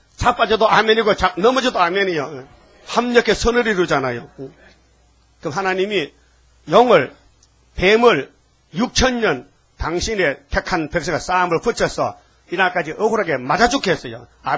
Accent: Gyeongsang, South Korea; 난 경상도에서 왔다니까요.

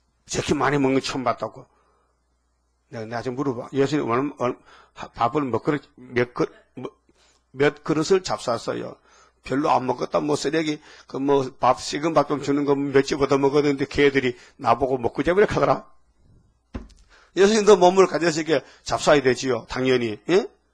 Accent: North Gyeongsang, South Korea; 난 경상북도에서 왔지.

